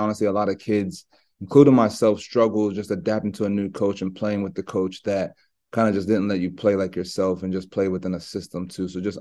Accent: Maryland, United States; I'm from MoCo, not PG, but Montgomery County, but I got PG ties a little bit.

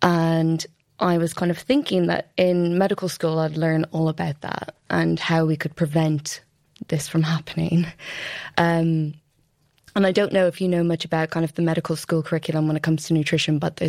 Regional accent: Dundalk, Leinster, Ireland; If you haven't guessed from the accent, I'm Irish. So from a place called Dundalk, which is north of Dublin. It's not like a super well-known or special place, but it's where I grew up.

